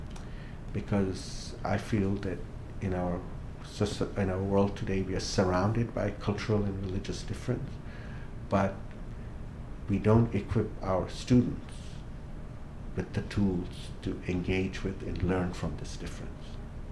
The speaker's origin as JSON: {"language": "English", "country": "Kenya", "tie": "born or raised there", "said": "So I was born and raised in Kenya in a family of South Asian ancestry. So my family's been in Kenya at least for about 200 years, at least on my mother's side."}